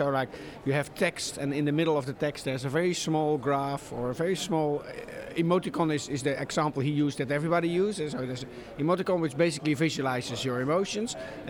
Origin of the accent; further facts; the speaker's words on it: Netherlands; English is a second language; I'm actually from the Netherlands, from the University of Twente, which is a small technical university.